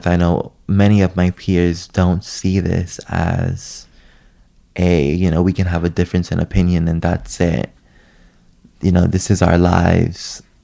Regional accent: New York, United States; accent: New York; I have my New York accent. And he was not very fond of that. And he would, express physical confusion with what I said. He honestly didn't understand my dialect.

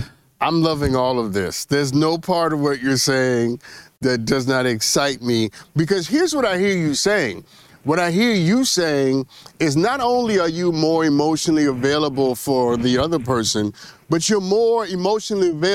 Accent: Brooklyn, New York, United States; And I'm from Brooklyn. So if I didn't think so, I wouldn't say it.

